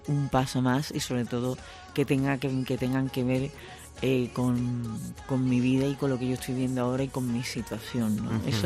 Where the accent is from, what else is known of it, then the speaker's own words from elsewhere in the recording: Seville, Andalusia, Spain; Mi público es mi tierra, ¿no? Yo soy sevillana.